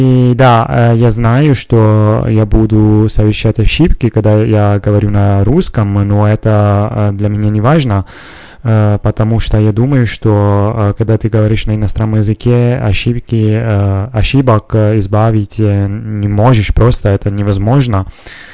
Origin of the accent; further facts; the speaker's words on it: Italy; Russian is a second language; я из Италии, живу около Милана, в маленьком городе. И я говорю по-русски